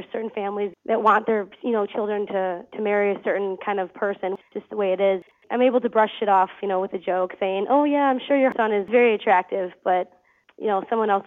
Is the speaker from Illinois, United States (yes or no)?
yes; Lake Forest, Illinois, United States; now in Kyrgyzstan; I'm originally from Lake Forest, Illinois. I graduated from Lake Forest High School